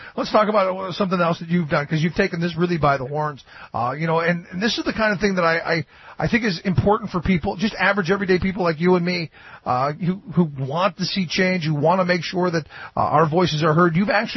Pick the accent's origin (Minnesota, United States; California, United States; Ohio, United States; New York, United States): Ohio, United States; Cleveland; My fear, and I grew up in Cleveland, where they're a little looser with beer especially